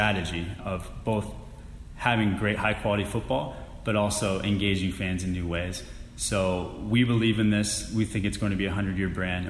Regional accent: Bellevue, Washington, United States; Yeah, I grew up in Bellevue.

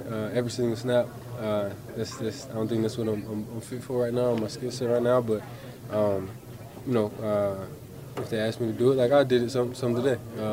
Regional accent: New Jersey, United States; I grew up in New Jersey, so there's definitely a lot of Steelers fans there.

